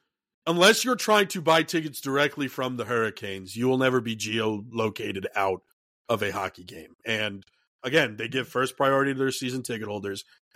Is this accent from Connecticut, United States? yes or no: yes; Connecticut, United States; which means I grew up near New York City. So I was always there are two Connecticuts, tri-state area and New England. And I was firmly tri-state area.